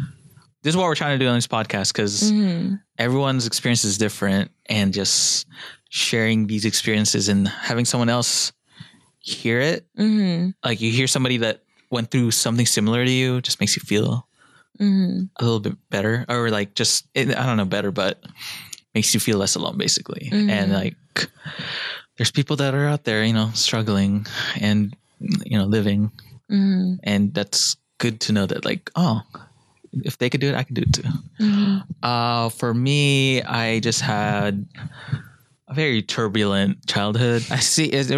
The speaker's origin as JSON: {"language": "English", "country": "Philippines", "said": "But basically, you know, I am Filipino and a lot of Filipino parents like abuse their kid"}